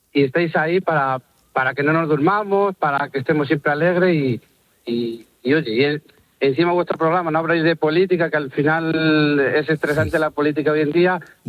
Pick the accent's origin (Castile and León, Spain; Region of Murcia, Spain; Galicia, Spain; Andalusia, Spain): Castile and León, Spain; Salamanca; Yo soy de Salamanca.